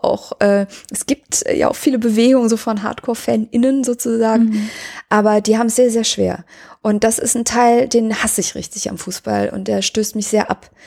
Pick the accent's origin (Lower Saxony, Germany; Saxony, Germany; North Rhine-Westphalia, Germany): North Rhine-Westphalia, Germany; Cologne; Also als Kölner ist man halt so Leib und Seele Kölner.